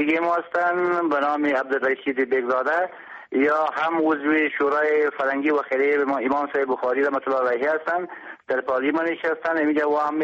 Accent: Bukhara, Bukhara Region, Uzbekistan; now in Afghanistan; بله، آسیب از بخارا آمدم.

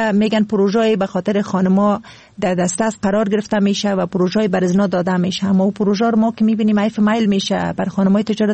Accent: Kabul, Afghanistan

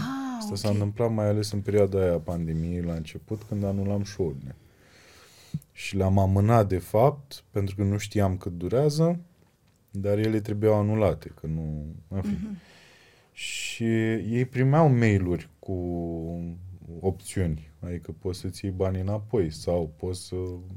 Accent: Focșani, Vrancea County, Romania; now in Bucharest, Romania; Sunt un om, sunt un om din Focșani, născut în Focșani, care a venit la București cu speranțele de a fi un foarte bun actor.

